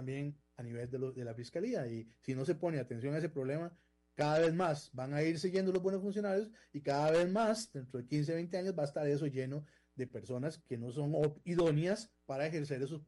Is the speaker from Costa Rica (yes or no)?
yes; Costa Rica; uno dice, yo soy de Costa Rica, la gente hasta que pela los ojos de la felicidad